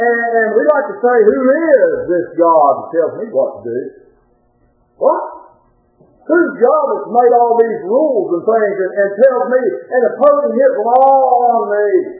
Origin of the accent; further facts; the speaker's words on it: United States; but since I'm an American, I'm going to make this point. In America, you know what? We're pretty independent.